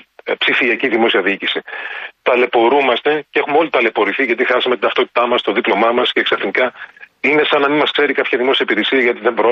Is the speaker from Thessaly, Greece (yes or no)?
yes; Thessaly, Greece; Είμαι Θεσσαλός, αλλά δεν μπορώ να μην σκέφτομαι τους ανθρώπους στον Εύρο